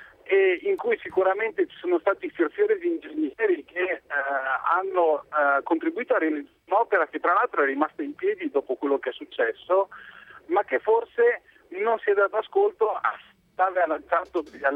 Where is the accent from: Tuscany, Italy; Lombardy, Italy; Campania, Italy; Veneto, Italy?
Veneto, Italy; Belluno; Io vengo in realtà da Belluno.